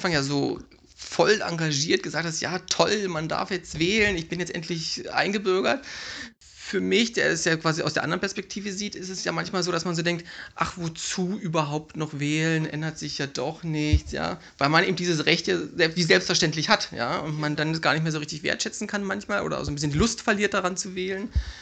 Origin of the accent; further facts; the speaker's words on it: East Germany, Germany; born there; ich komme ja bin in Ostdeutschland geboren